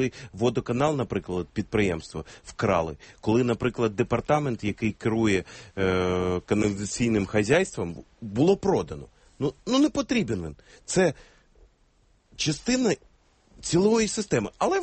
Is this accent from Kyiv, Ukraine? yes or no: yes; Kyiv, Ukraine; я з крана пив воду, тому що я народився в Києві, я пам'ятаю, яка вкусна була вода у нас у Києві. Це роки моєго дитинства.